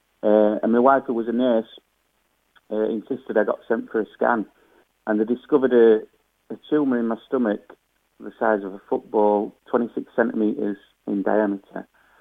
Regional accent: Yorkshire and the Humber, United Kingdom; I'm from Yorkshire

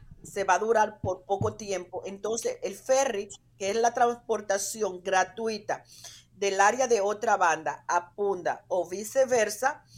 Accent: Dominican Republic; Yo soy dominicana.

